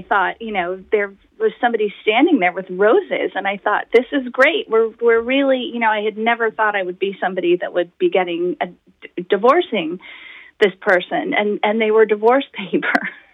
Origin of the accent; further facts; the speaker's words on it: Midwest, United States; I'm a Midwesterner. We hug you when you leave. We do big goodbyes.